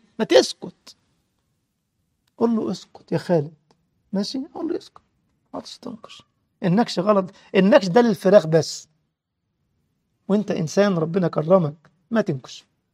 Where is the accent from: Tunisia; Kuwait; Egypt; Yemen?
Egypt; الجماعة الطيبين عندنا في مصر كان لهم مثل جميل